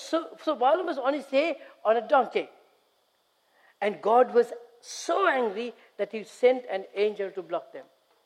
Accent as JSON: {"language": "English", "country": "Sri Lanka", "accent": "Sri Lankan", "second_language": "English", "said": "See, I talk Sri Lankan. Okay, some of you might find it difficult to understand my accent."}